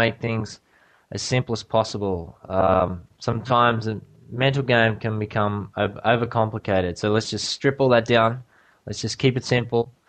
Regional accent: Australia; I'm biased, I'm Australian

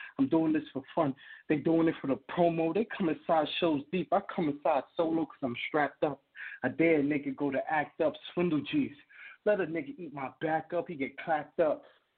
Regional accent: New York, United States; I'm from the Bronx, but like I said, I'll be out here in PA, out in town.

